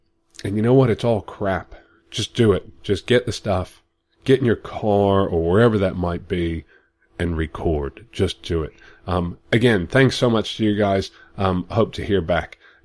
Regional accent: United States; now in Australia; I am an American living in Australia, just west of Brisbane, so hello from the great southern hemisphere.

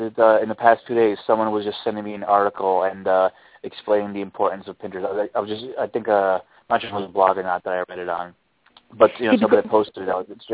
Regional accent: New Jersey, United States; And I'm from New Jersey, and I just put out my first young adult book, Ellie Stanton.

